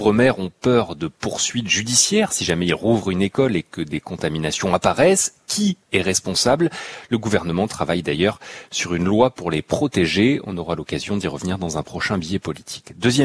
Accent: France; chez nous en France

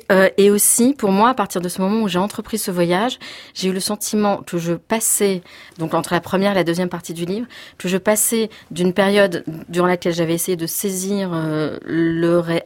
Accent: Nice, Provence-Alpes-Côte d'Azur, France; born there; je suis née à Nice et sur une rive méditerranéenne qui regardait plutôt vers le sud et vers l'autre côté de la Méditerranée et de parents qui venaient de l'autre côté de la Méditerranée.

